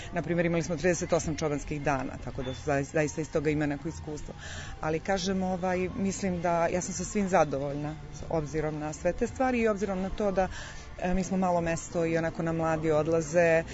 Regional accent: Serbia; nekad kod nas u Srbiji ne dogodi da neko bude sve vreme tako poštovan i voljen kako zaslužuje.

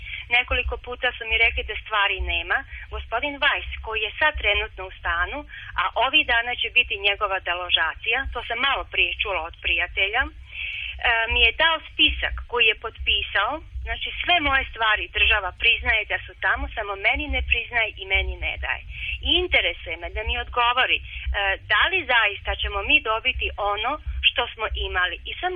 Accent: Osijek, Osijek-Baranja County, Croatia; i ja sam došla iz Osijeka.

